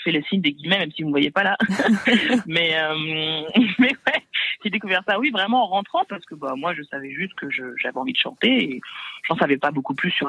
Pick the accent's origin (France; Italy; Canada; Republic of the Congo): France; first language French; je suis française, que c'est ma langue.